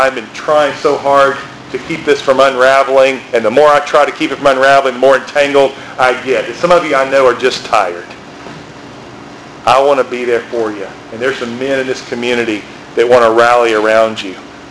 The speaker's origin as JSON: {"language": "English", "town": "Birmingham", "region": "West Midlands", "country": "United Kingdom", "said": "I'm a guy from Birmingham. You don't know me."}